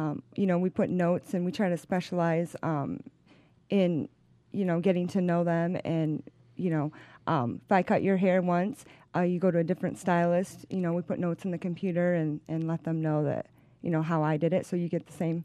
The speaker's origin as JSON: {"language": "English", "region": "Michigan", "country": "United States", "moved": "yes", "said": "Yeah, I'm from Michigan. And the good thing about working for Sport Clips is it's a franchise, and they're located nationwide. So I moved down to Georgia almost 2 years ago"}